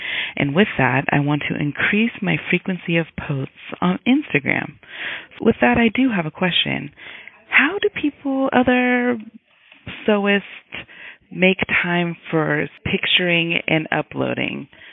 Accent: California, United States; Hi, ladies. … I'm from Northern California.

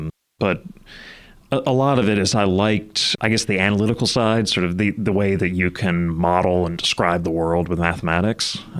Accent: Nashville, Tennessee, United States; I grew up here in Nashville. I was a native, born and raised, went away to school, and ended up coming back.

